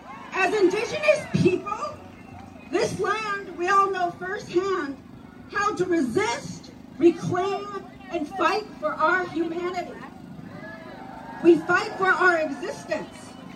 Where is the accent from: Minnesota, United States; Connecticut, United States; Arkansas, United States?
Minnesota, United States; St. Paul; My Tiwahe, my family, comes from Black Dog's Village, which many of you know today as Egan. We come from Kapoja, known today as St. Paul, from Hayata Otume and Bede Makaska, here in South Minneapolis.